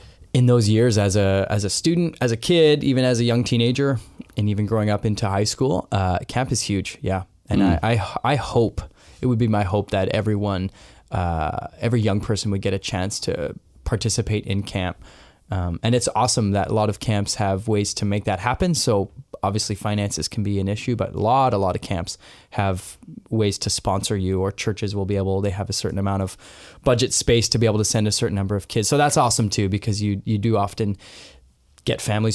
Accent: Alberta, Canada; So I grew up out in Alberta

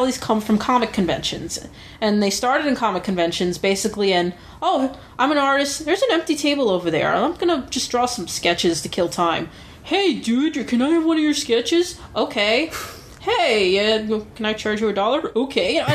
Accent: New York, United States; but as a New Yorker who lives with this 24-hour system, I can honestly say New Jersey Transit is actually pretty good.

